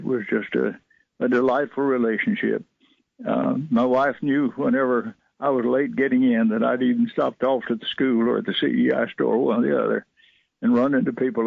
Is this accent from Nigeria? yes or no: no; Athens, Alabama, United States; Total, we've been here three times, but Athens is always going to be my hometown. If you ask me where my hometown is, it has to be Athens. And I expect to be buried there, the Lord willing.